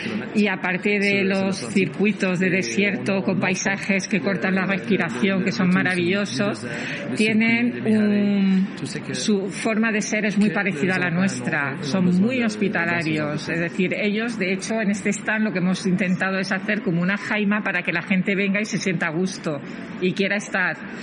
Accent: Mauritania; somos vecinos de Canarias, porque estamos a 55 minutos en un vuelo

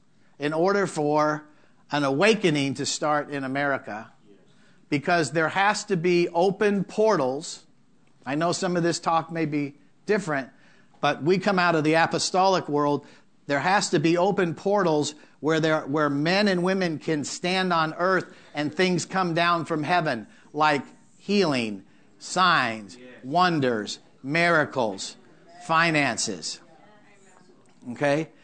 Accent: Los Angeles, California, United States; born there; I was born in Skid Row, downtown Los Angeles, at Our Lady of Loretto's Hospital.

